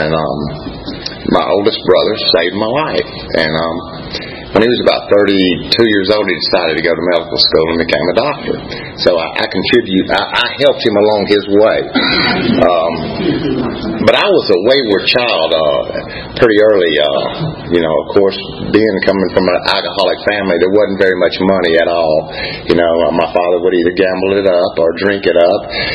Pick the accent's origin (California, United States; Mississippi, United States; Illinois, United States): Mississippi, United States; born there; I was born in Mississippi in a real small town. I think it had like 6 rooms in the hospital.